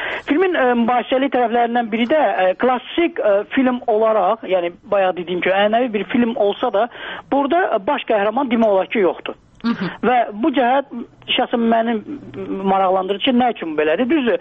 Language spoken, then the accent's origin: Azerbaijani; Lankaran, Lankaran District, Azerbaijan; Elə Rızanın özü Naxçıvanlıdır, ya mən Lənkəranlıyam, ya Qubalı var.